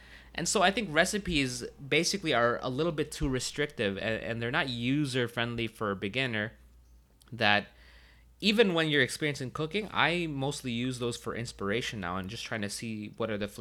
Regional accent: Philippines; I think as a Filipino, vinegar is like a key component to our cuisine.

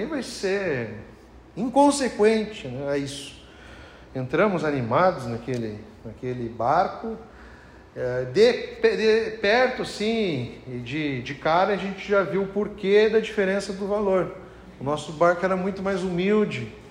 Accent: Brazil; Eu, como um bom brasileiro, escolhi a mais barata que tinha, né?

